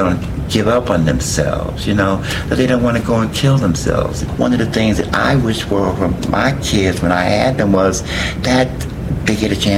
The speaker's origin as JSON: {"language": "English", "town": "Chicago", "region": "Illinois", "country": "United States", "tie": "born or raised there", "also_born_or_lived": "New York", "said": "I grew up partially here in Chicago and in New York. My mother and father were here, and my aunt was in New York, in the Bronx."}